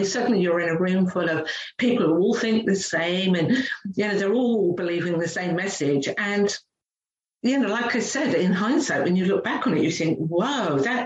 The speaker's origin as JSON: {"language": "English", "region": "England", "country": "United Kingdom", "tie": "born or raised there", "said": "I'm a real working class girl. That's how I grew up in England."}